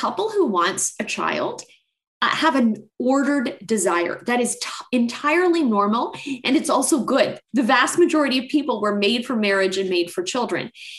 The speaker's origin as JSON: {"language": "English", "country": "Canada", "said": "as a Canadian, the population in Canada is about 35 to 40 million."}